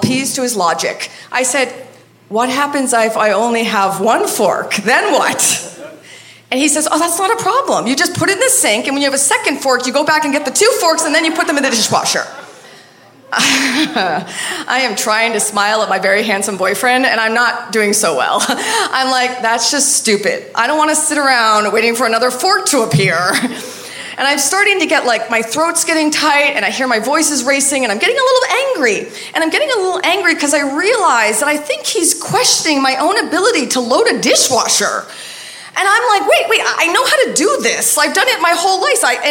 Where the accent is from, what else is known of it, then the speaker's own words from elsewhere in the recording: Maine, United States; his family from Iran and how I'm from Maine